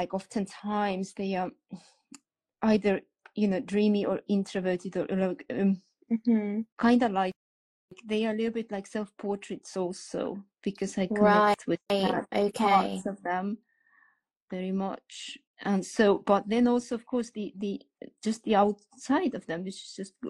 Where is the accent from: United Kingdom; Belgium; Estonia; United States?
Estonia; I'm originally from Estonia.